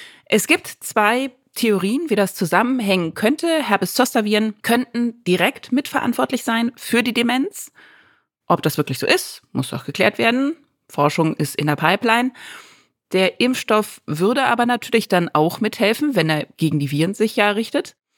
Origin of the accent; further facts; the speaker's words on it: Berlin, Germany; Ich bin Berlinerin